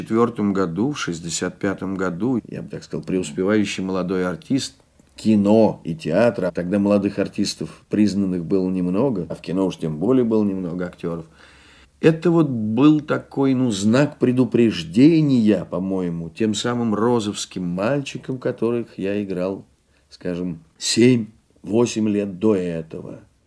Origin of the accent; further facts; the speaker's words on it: Saratov Oblast, Russia; born there; Не только в том, что я родился в Саратовской губернии